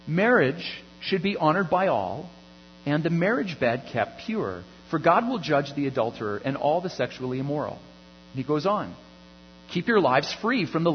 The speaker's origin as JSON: {"language": "English", "country": "Canada", "tie": "born or raised there", "said": "I'm a Canadian, been born and raised in Canada. I don't know any other nation, really."}